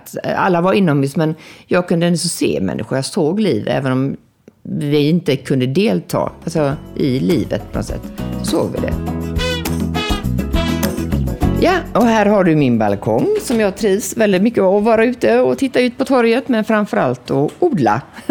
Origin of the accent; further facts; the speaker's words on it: Gothenburg, Västra Götaland County, Sweden; now in Malmö, Sweden; jag skulle inte säga att jag är malmöit eftersom jag är från Göteborg, men jag kan säga att jag är, alltså, men jag har rätt att säga då att jag är augustenborgare, kan jag säga idag.